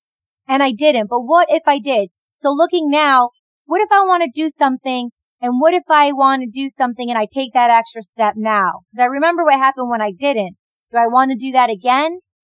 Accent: Detroit, Michigan, United States; So as a teenager growing up in Detroit, Michigan, the suburbs

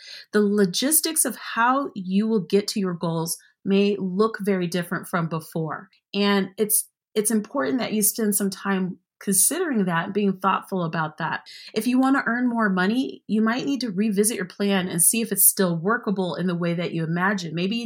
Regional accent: United States; Like, as an American, I'm in the most infected country in the world.

